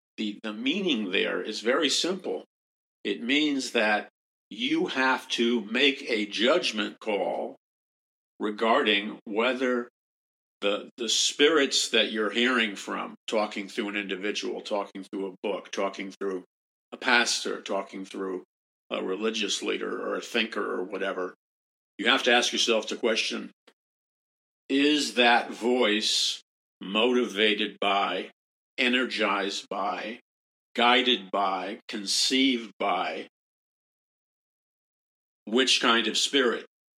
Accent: New York City, New York, United States; And I don't know very much about cows because I grew up in New York City.

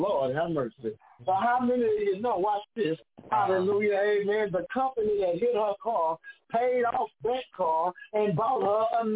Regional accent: Houston, Texas, United States; I'm from Houston. We got hit with a bunch of hurricanes, but then FEMA came and started writing checks.

